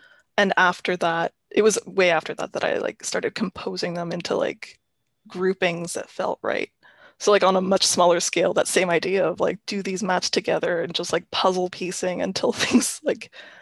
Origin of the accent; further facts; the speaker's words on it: Sudbury, Ontario, Canada; group together all the poems about Sudbury, Ontario, my hometown, and kind of the landscape there.